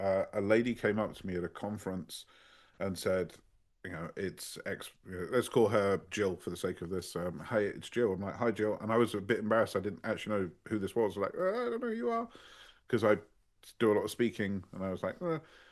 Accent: United Kingdom; being British.

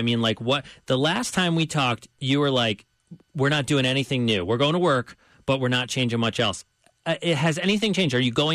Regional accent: New York, United States; I'm from Long Island originally. I grew up going to Jones Beach

